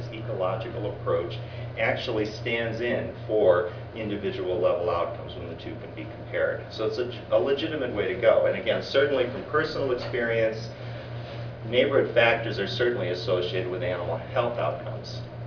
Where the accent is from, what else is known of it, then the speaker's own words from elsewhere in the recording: Boston, Massachusetts, United States; This is Boston, my hometown